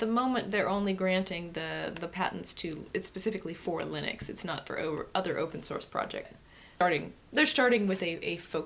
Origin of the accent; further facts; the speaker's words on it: United Kingdom; Yes, as a British...